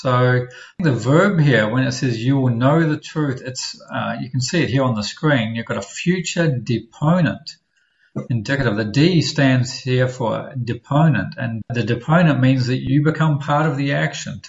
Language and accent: English; New Zealand; Yeah, and actually, New Zealand, that's my home country.